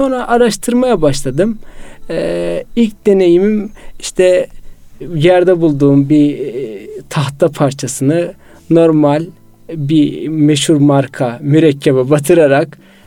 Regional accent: Tokat, Turkey; Ben Tokatlıyım.

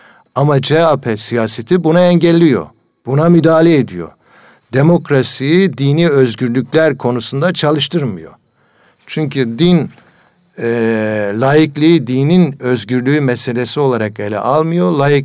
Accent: Southeastern Anatolia, Turkey; Güneydoğu Anadolu'da bizim oralara

